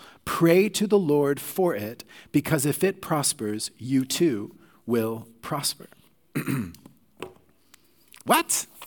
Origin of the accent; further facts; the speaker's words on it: Oklahoma, United States; also born or lived in Texas, United States; now in Canada; I've lived most of my life in Canada, but I was born in Texas, grew up in Oklahoma. I was part of a Southern Baptist church until I was 18.